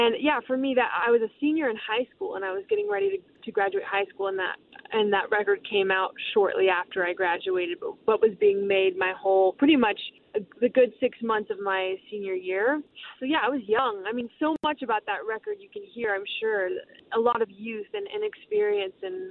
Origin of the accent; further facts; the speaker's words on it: Orange County, California, United States; now in Los Angeles, United States; I moved from Orange County, where I was born and raised, and to Los Angeles.